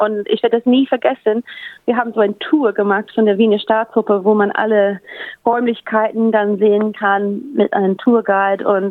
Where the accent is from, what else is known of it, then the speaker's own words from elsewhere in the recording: Melbourne, Victoria, Australia; Aus Melbourne, in Victoria.